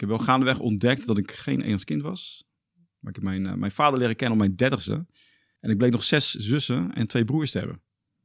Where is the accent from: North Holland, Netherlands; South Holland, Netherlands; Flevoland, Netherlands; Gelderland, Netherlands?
South Holland, Netherlands; Rotterdam; Ik ben opgevoed in Rotterdam-Zuid.